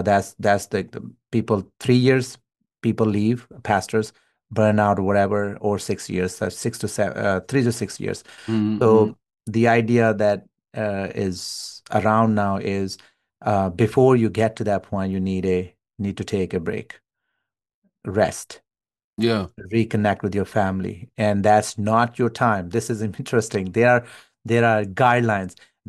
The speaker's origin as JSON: {"language": "English", "country": "Pakistan", "said": "I'm from Pakistan."}